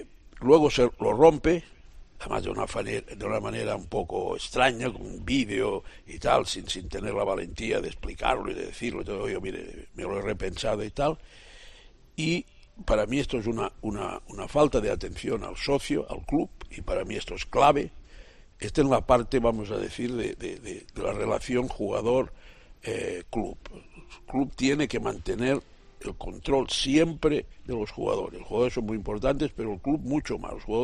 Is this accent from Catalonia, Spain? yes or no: yes; Lleida, Catalonia, Spain; y de Lérida, de mi zona, de mi tierra.